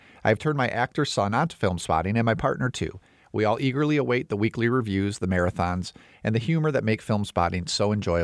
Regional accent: Ventnor, New Jersey, United States; now in Binghamton, United States; I was driving back and forth from Binghamton, New York, home to my hometown in Ventnor, New Jersey, to help out my aging father.

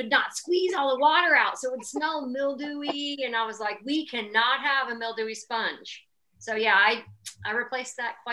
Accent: Texas, United States; And because I grew up in Texas, I am a little bit lizard-like and I'm not a good water drinker.

